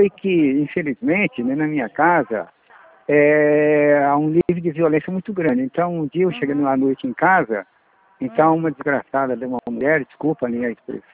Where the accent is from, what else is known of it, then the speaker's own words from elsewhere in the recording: Monte Castelo, São Paulo, Brazil; born there; Na realidade, nasci em Monte Castelo, né?